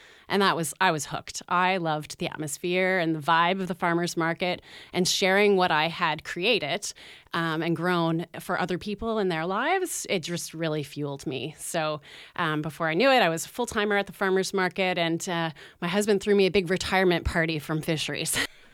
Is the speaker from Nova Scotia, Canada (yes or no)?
yes; Nova Scotia, Canada; I'm originally from Nova Scotia, but I did my time in Fort McMurray working in environmental assessment work, and eventually we decided we wanted to move back east to start our family. Came back to Nova Scotia